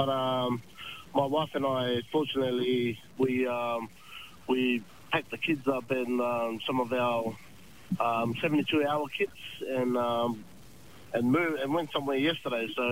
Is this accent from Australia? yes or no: yes; Australia; moved away as an adult; now in Ashburton, New Zealand; I came from Australia. I lived there most of my life